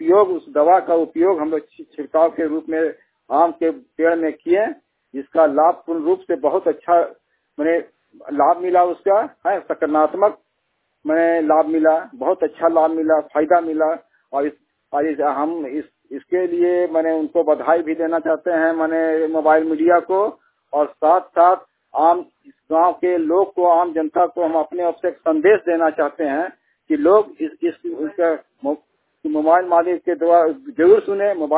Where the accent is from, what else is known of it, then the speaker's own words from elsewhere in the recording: Tarsalu, Jharkhand, India; मैं चुरचू ब्लॉक के तरसालू गांव के रहने वाला हूं।